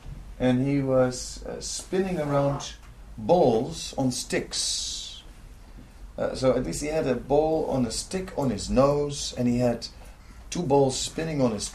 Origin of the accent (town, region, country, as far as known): Netherlands; English is a second language